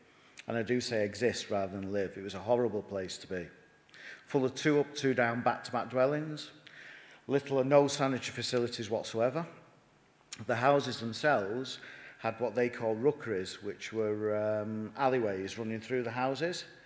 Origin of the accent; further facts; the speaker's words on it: Manchester, North West England, United Kingdom; Very, very different than when I grew up in Manchester. I could count on one hand how many hotels we had in the city centre.